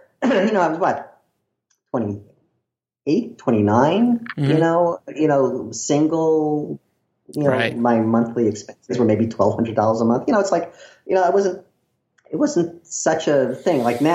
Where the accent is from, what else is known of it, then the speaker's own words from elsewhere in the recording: Brooklyn, New York, United States; accent: Brooklyn; my Brooklyn accent is behaving itself well at the moment.